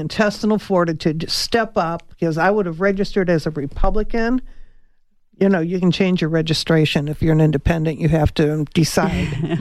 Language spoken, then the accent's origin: English; Chicago, Illinois, United States; I'm from Chicago.